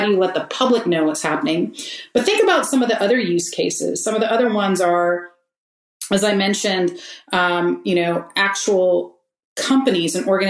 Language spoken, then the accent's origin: English; Austin, Texas, United States; my home state or my home city of Austin, Texas.